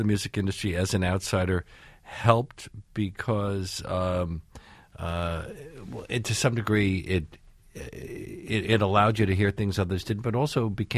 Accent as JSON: {"language": "English", "region": "New York", "country": "United States", "tie": "born or raised there", "said": "growing up in New York with Make-Believe Ballroom on WNDW"}